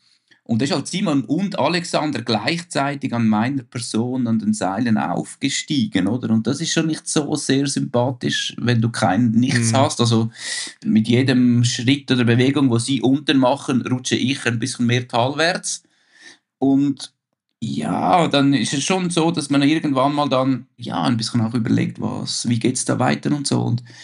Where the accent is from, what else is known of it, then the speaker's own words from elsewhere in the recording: Bürglen, Uri, Switzerland; Ich bin da wirklich im Schächental groß geworden und ich meine, ich bin da 10 Jahre mit der Seilbahn in die Schule gefahren halt, das sind so 1000 Höhenmeter da unten, hier heißt das Dorf Bürglen.